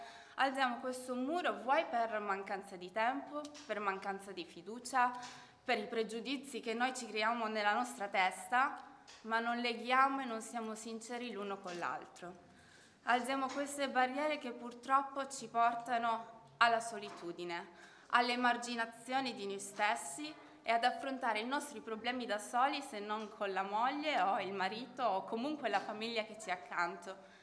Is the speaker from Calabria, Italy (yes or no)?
yes; Calabria, Italy; vengo dalla Calabria. Ho 33 anni